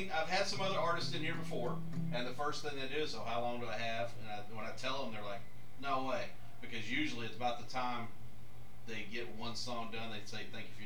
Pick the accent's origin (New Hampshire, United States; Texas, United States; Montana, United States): Texas, United States; Granbury; See, I'm from Granberry, and I listen to this station.